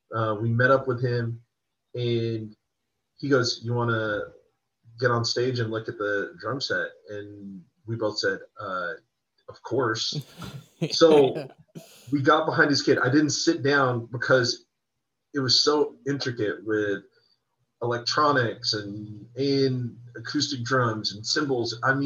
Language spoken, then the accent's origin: English; Seattle, Washington, United States; and then I'm originally from Seattle